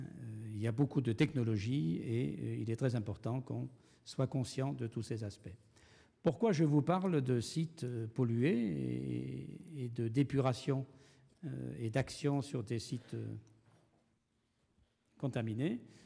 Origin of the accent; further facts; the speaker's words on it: Strasbourg, Grand Est, France; Je viens de Strasbourg, je ne voudrais pas faire une mauvaise publicité pour l'Alsace, mais je connais un peu mieux les problèmes régionaux.